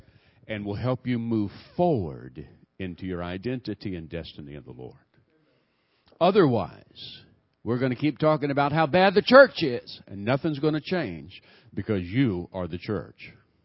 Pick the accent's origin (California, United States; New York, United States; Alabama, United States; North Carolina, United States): Alabama, United States; Mobile; It just absolutely amuses me when people who hear I was raised in Mobile, Alabama, accuse me of being a racist.